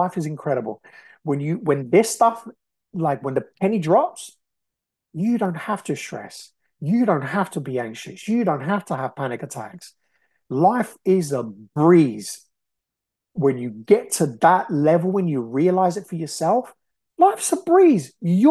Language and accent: English; Brazil; I came from nothing. Nothing. I grew up in Brazil. I came from nothing.